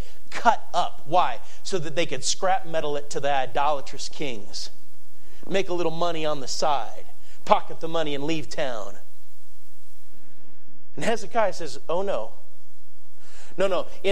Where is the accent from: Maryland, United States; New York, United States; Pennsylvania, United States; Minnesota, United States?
Minnesota, United States; I grew up in Minnesota, so I understand that.